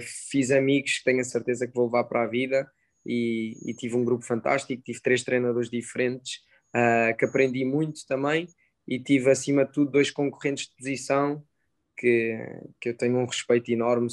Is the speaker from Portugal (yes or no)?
yes; Lisbon, Portugal; moved away; eu sou natural de Lisboa, e há 12 anos que não estava aqui